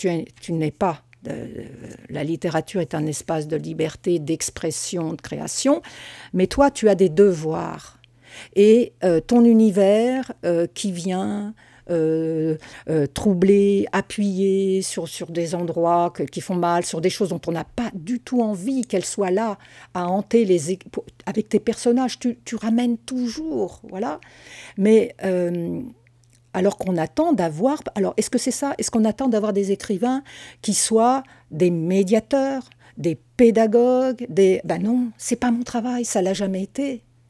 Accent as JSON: {"language": "French", "country": "France", "tie": "born or raised there", "said": "Et avec ma mère française, et je suis française, pas seulement parce que j'ai une mère française"}